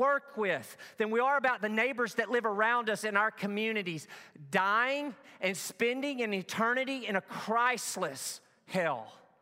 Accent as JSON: {"language": "English", "town": "Truman", "region": "Arkansas", "country": "United States", "tie": "born or raised there", "said": "You know that I grew up in Northeast Arkansas. If you were to go back to in time to the era in which I grew up in the 80s and 90s in Northeast Arkansas, you would have seen, especially in my town of Truman"}